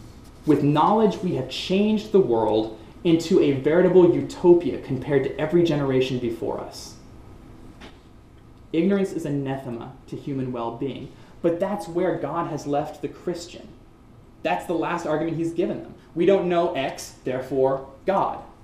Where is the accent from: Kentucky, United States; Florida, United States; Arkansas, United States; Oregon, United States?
Arkansas, United States; I grew up in Arkansas where there was no light pollution, and I could lay out every night under the stars